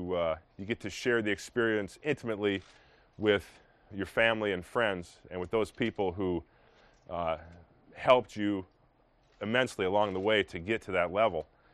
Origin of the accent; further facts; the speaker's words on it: Minnesota, United States; the Minnesota Vikings, which was the team I grew up in Minnesota. So that's the team I grew up rooting for.